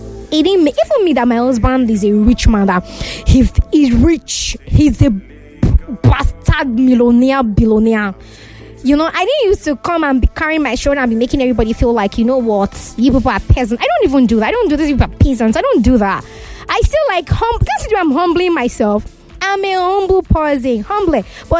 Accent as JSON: {"language": "English", "town": "Ibafo", "region": "Ogun", "country": "Nigeria", "said": "from Ibafo."}